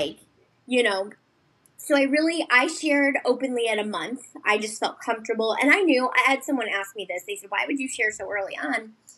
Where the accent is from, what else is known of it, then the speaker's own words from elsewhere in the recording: Cleveland, Ohio, United States; And like I'm from Cleveland, so we just have like a lot of breweries.